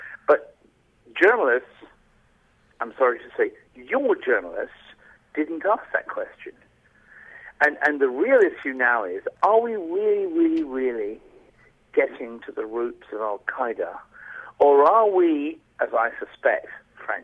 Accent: United Kingdom; No. I'm British, but my prime minister does not represent me.

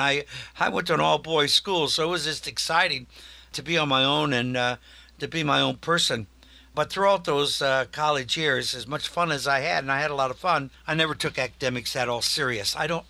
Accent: Des Moines, Iowa, United States; born there; I was born in 1951 in Des Moines

